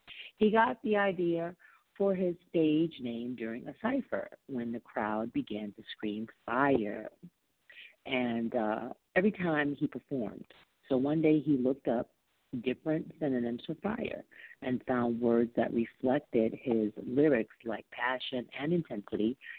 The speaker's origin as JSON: {"language": "English", "town": "Bronx", "region": "New York", "country": "United States", "said": "I'm from the Bronx. I'm from New York. I can relate to, you know, a lot of things you're talking about because New York is the birthplace of hip-hop."}